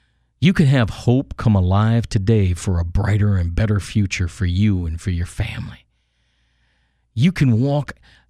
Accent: Texas, United States; now in Canada; You know, I'm from Texas. I came to Canada from Texas, and I used a lasso.

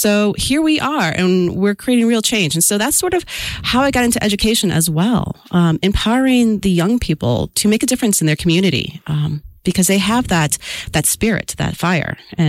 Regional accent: Chicago, Illinois, United States; moved away; I grew up in Chicago, and then we moved over to Singapore.

